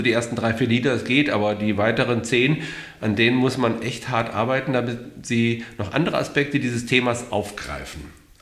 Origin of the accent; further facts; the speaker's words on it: Bremen, Germany; born there; ich bin in Bremen geboren, so wie der Goofy auch.